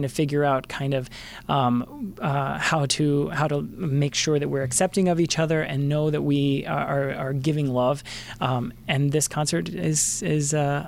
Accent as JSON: {"language": "English", "town": "San Antonio", "region": "Texas", "country": "United States", "tie": "born or raised there", "said": "Again, from growing up in San Antonio at First Baptist Church San Antonio"}